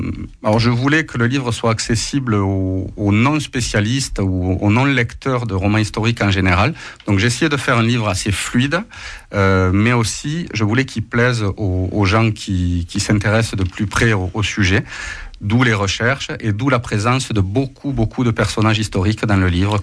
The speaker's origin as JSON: {"language": "French", "town": "Toulouse", "region": "Occitanie", "country": "France", "tie": "born there", "said": "je suis natif de Toulouse, donc je suis marié à une carcassonnaise aussi."}